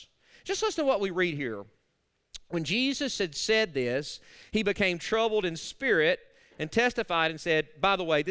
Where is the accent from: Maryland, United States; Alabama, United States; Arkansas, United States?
Arkansas, United States; I'm going to kind of make fun of my home state. If we're in Arkansas, I would definitely say I'm related to. And I'm from there. I can say that.